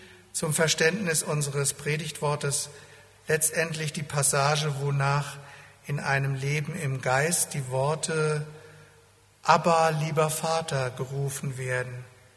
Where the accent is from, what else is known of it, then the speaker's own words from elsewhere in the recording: Hesse, Germany; Ich stamme aus Hessen, da hieß es Baba, ei Baba.